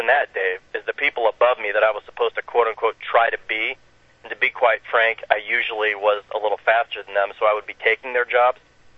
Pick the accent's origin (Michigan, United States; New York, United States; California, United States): Michigan, United States; Grand Rapids; I'm from Grand Rapids, which is the home of the Big